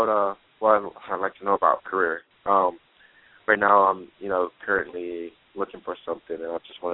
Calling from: Nevada, United States; I'm calling from Nevada.

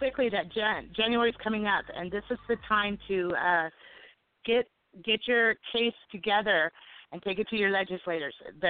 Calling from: Oregon, United States; I'm from Oregon.

